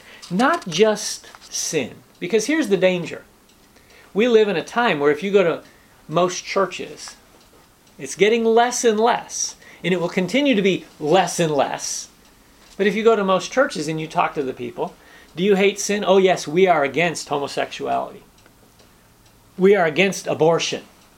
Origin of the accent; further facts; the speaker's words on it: United States; But as an American, I respect other paths to God.